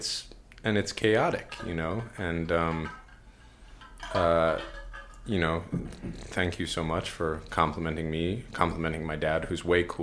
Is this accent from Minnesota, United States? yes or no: no; New York City, New York, United States; I grew up in New York City, you know, child of divorce